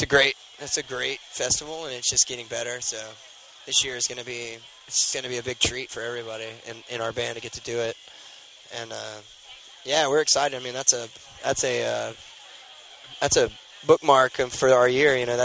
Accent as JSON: {"language": "English", "town": "Houston", "region": "Texas", "country": "United States", "tie": "born or raised there", "said": "Yeah, that'll be really great because we grew up in Houston, some of us, and."}